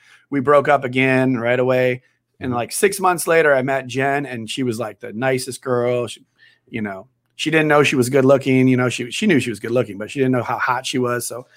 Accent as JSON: {"language": "English", "region": "Wisconsin", "country": "United States", "tie": "born or raised there", "moved": "as an adult", "said": "No, I'm from Wisconsin originally. So I grew up in Wisconsin."}